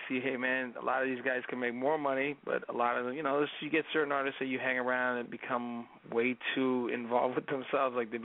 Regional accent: Canada; being a Canadian recording artist sometimes is a lot of different challenges that you got to go through.

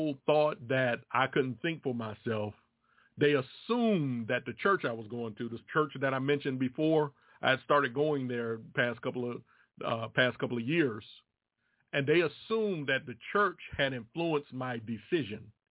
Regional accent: Roanoke, Virginia, United States; born there; Roanoke, Virginia is my hometown where I grew up. Well, not where I grew up, but it was where I was born.

